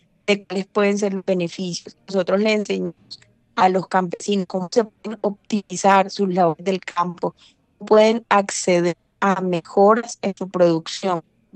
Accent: Colombia; Sentido a nuestra identidad como colombianos.

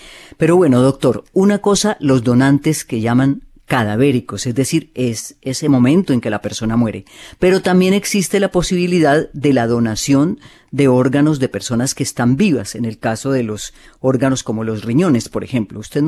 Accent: Colombia; lo que yo tengo que hacer ahora como colombiano es decir que no quiero donar

